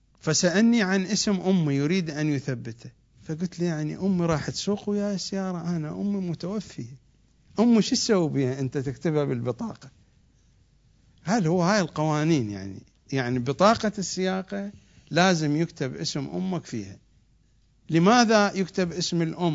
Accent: Iraq; ما عندنا في العراق نظام مصرفي حديث

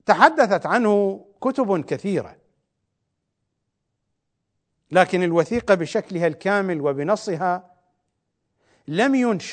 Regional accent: Iraq; accent: Iraqi; البوغة يعني السرقة، بلهجتنا العراقية نقول البوغة

